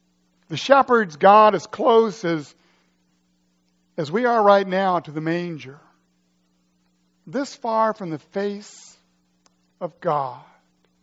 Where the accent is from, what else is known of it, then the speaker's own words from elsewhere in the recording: Blackburn, Missouri, United States; I grew up in Blackburn, Missouri, population 314. Pretty small. Actually, we grew up on a farm.